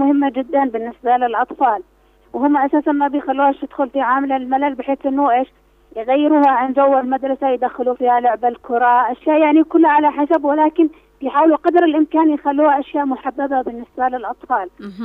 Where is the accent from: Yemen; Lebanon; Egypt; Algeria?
Yemen; طبعا المنبهات عندنا في اليمن